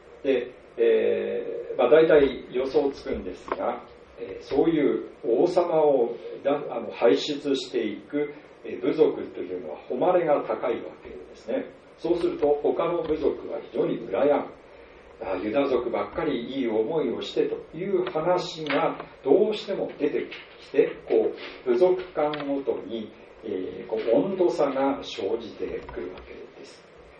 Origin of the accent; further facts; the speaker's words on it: Iwate, Japan; これは私の出身の岩手に帰った時の話ですが